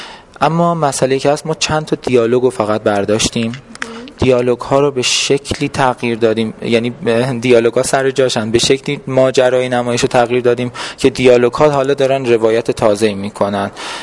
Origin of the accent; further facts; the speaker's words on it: Iran; من یک ایرانی هستم در جهان سوم، در خاورمیانه دارم زندگی میکنم.